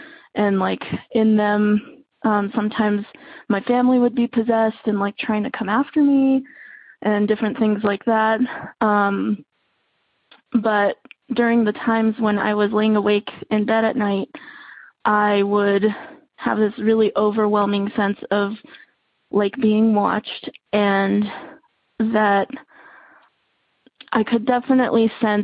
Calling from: Santa Fe, New Mexico, United States; I'm calling from Santa Fe, New Mexico.

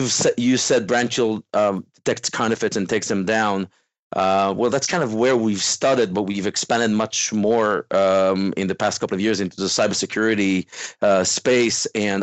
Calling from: Central District, Israel; English is a second language; From Israel, just near Tel Aviv.

